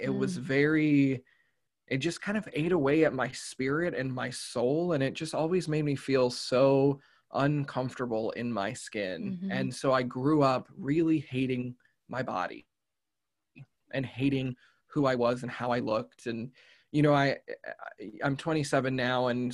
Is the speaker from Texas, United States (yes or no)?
yes; Texas, United States; I grew up in Texas, and that's currently where I'm back at.